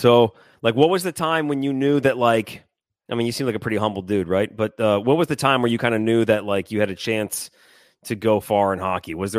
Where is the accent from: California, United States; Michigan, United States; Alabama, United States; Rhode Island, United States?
Michigan, United States; I grew up in Michigan, so I you know, skated, you know, poorly.